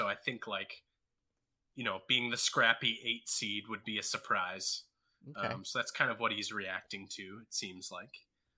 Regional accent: Miami, Florida, United States; even though I'm from Miami, I love the 76ers.

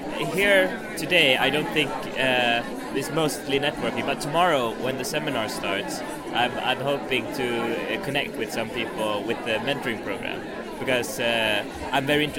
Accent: Sweden; English is a second language; I'm here from Sweden.

